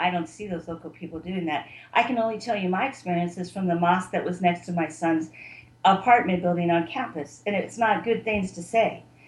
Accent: United States; I can't get a mammogram because I'm an American

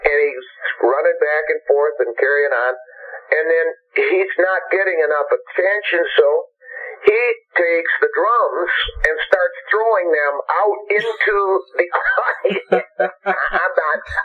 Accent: Michigan, United States; there's a lot of transplants from my hometown and from Michigan in general.

